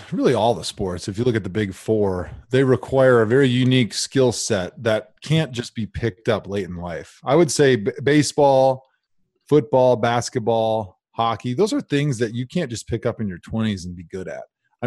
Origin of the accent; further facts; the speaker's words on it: Milwaukee, Wisconsin, United States; Oh, my hometown team. That'll be exciting.